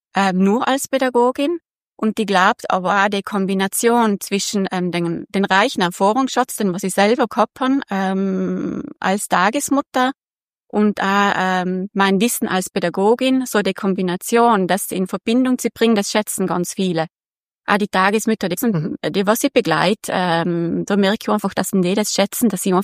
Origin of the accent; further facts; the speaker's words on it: Ahornach, Trentino-Alto Adige, Italy; ich bin 42 Jahre alt, ich komme aus dem Pustertal, aus Ahona, der Gemeinde Sant'Intaufers.